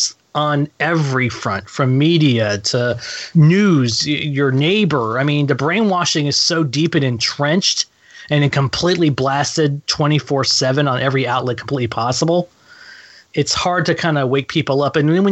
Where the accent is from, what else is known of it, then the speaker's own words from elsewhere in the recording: Texas, United States; moved away; And yeah, I'm originally from Texas. I've lived in Wisconsin for about 20 years.